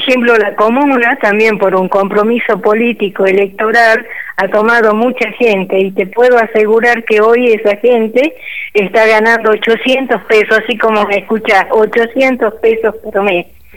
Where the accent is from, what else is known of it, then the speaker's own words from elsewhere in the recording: Río Seco, Tucumán, Argentina; como es mi pueblo acá en Río Seco, que está dentro del departamento de Montero, más o menos una hora 20 de la capital.